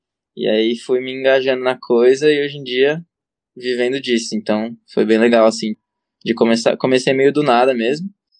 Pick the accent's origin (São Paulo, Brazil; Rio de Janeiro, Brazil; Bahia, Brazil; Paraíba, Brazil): São Paulo, Brazil; sou de São Paulo, é atleta de escalada aí